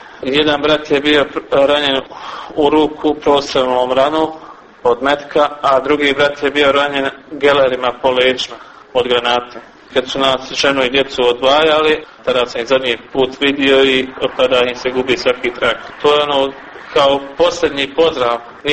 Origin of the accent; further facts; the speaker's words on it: Goražde, Federation of Bosnia and Herzegovina, Bosnia & Herzegovina; born there; Rođen sam u Goraždu, kad se zaratilo imao sam 12,5 godina.